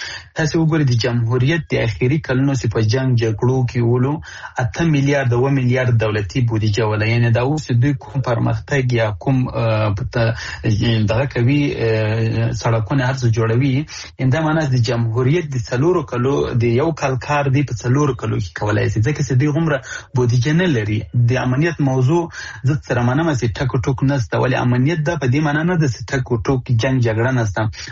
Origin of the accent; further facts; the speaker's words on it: Afghanistan; زه د افغانستان د یو بچی په صفت باندې د دې وطن د یو زوی په صفت